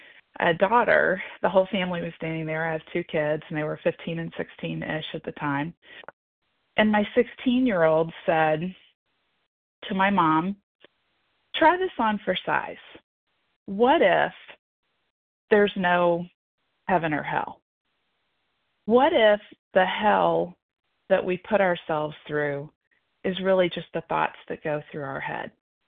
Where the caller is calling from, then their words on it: Cincinnati, Ohio, United States; I'm calling from Cincinnati, Ohio.